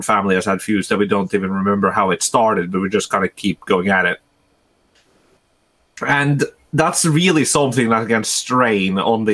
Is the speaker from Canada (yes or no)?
no; Norway; English is a second language; this is from the perspective of someone born and raised in Norway in a small rural community.